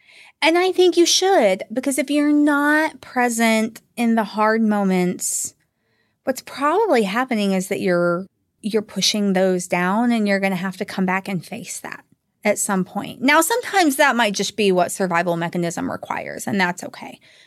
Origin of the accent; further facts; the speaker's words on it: Georgia, United States; So I'm from the South. I was raised in Georgia. I am the black sheep of the family who did not go to the University of Georgia.